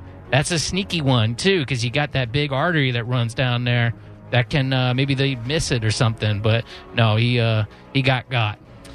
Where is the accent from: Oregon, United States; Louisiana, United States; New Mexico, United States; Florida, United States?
Florida, United States; Largo; now in St. Petersburg, United States; I grew up in Largo, that's true. But I claim St. Petersburg. That is my home. I've been there for the past 15 years, just about.